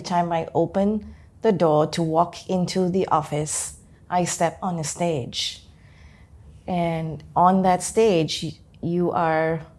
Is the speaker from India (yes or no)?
yes; India; And as an Indian woman, like, I had to learn to shave because we have a lot of hair on us